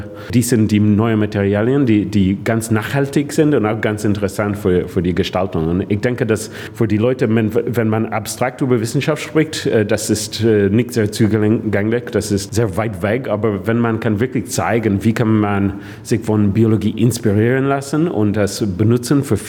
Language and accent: German; Ireland; German is a second language; now in Germany; Ich komme aus Irland. Ich bin nicht so ganz jung, aber das ist nett von Ihnen. Also als ich 17 Jahre alt war, bin ich einige Monate in Deutschland gewesen